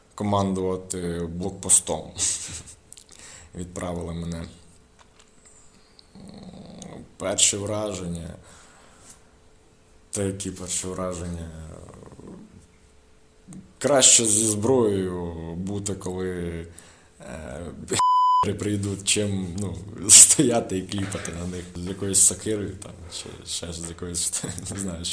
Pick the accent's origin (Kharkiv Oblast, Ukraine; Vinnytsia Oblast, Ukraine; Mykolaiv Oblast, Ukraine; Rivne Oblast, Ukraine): Vinnytsia Oblast, Ukraine; Laniv; now in Odesa, Ukraine; Родом з Вінницької області, село Ланів Хмельницького району. Але з 13-го року живу в Одесі.